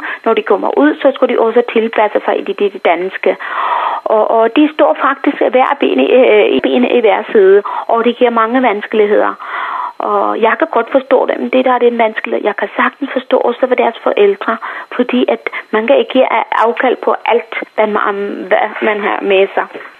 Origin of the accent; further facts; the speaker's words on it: Sri Lanka; Danish is a second language; now in Denmark; Jeg synes, at det var mange gode værdier, som jeg kommer med fra Sri Lanka.